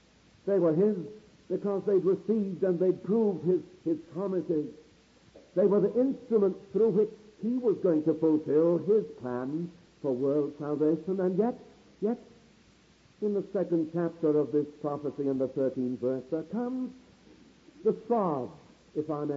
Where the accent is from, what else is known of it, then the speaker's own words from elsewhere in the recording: United Kingdom; but my American friends will forgive me for saying I'm as British as ever. And this is my home, and this is the country I love.